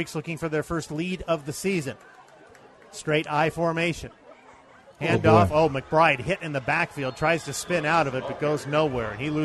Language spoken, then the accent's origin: English; England, United Kingdom; I can't add that high, I'm an English guy, third and 27.